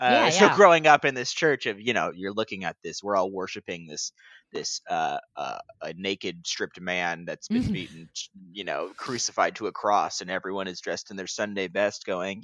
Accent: Midwest, United States; Yeah, because I mean, I grew up in the Midwest, so we'd always have our snow boots.

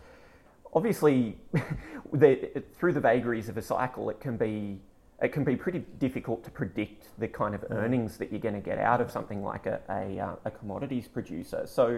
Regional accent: Melbourne, Victoria, Australia; I'm from Melbourne, so I'd, forgotten that you guys had an election coming up.

